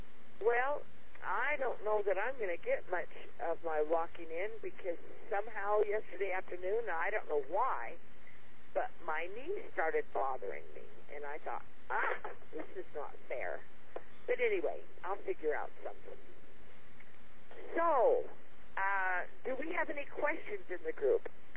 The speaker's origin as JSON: {"language": "English", "town": "Phoenix", "region": "Arizona", "country": "United States", "said": "see, I'm from Phoenix, Arizona"}